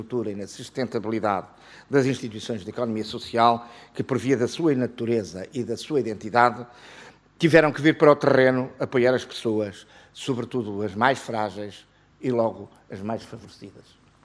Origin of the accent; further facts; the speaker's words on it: Portugal; Como português